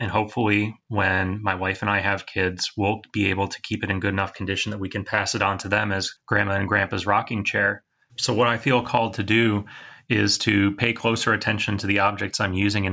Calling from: Michigan, United States; I'm calling from Michigan.

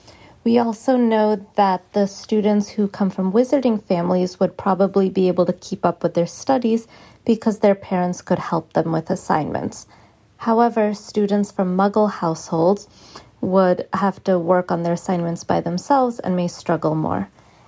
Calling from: Boston, Massachusetts, United States; I am calling from Boston.

